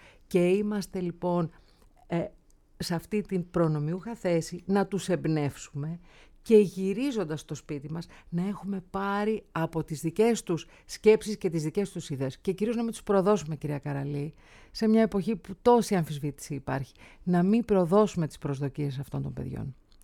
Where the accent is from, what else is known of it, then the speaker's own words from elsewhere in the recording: Larissa, Thessaly, Greece; Εγώ είμαι από τη Λάρισα, κυρία Καραλή. Βέβαια, εγγονή Σέρβα, το λέω πάντοτε αυτό.